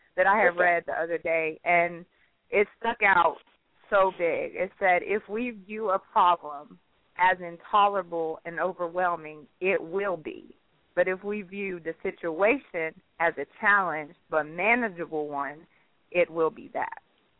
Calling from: Atlanta, Georgia, United States; I'm calling from Atlanta, Georgia

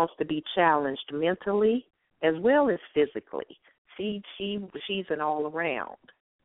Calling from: Atlanta, Georgia, United States; I'm calling from Atlanta.

